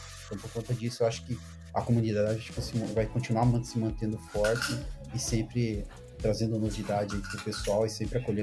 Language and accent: Portuguese; Joinville, Santa Catarina, Brazil; sou de Santa Catarina, Joinville, né?